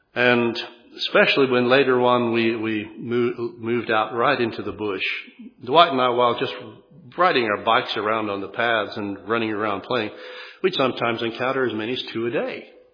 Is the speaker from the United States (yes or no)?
no; South Africa; also born or lived in Zimbabwe / Zambia; I grew up in South Africa and in Rhodesia, as it was at that time, Southern Rhodesia and Northern Rhodesia. Now those are Zimbabwe and Zambia.